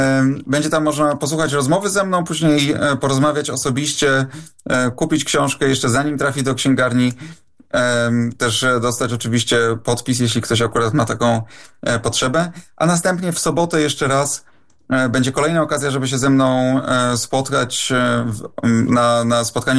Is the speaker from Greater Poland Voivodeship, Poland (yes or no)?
yes; Poznań, Greater Poland Voivodeship, Poland; pochodzę z Poznania, czyli z dużego miasta